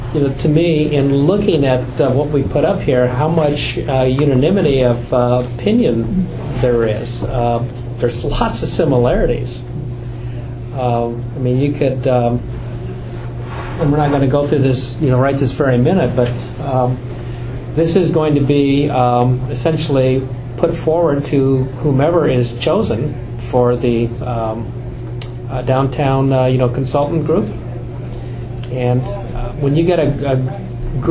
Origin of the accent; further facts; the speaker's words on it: Springfield, United States; being, you know, a Springfield person, you know, growing up in Springfield and seeing where the opportunities are